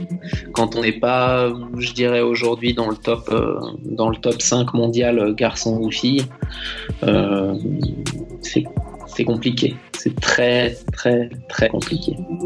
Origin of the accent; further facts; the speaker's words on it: Tignes, Auvergne-Rhône-Alpes, France; J'ai grandi à Tignes, qui est une belle station de ski des Alpes françaises, de haute altitude, dans une famille de skieurs.